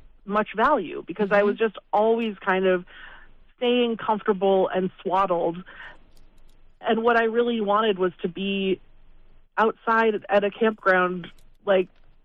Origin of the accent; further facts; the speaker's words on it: Seattle, Washington, United States; I grew up in Seattle. I don't mind when it's gray and rainy.